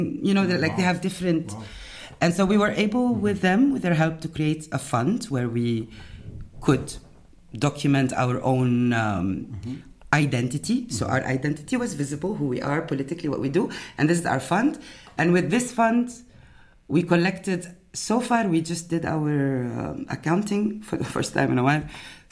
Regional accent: Lebanon; moved away as an adult; whether first generation migrants like myself. I'm from Lebanon. I moved here at an older stage in my life.

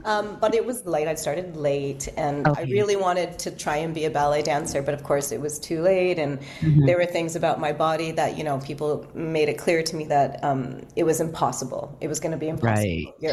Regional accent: Toronto, Ontario, Canada; I still sometimes say I'm from Toronto

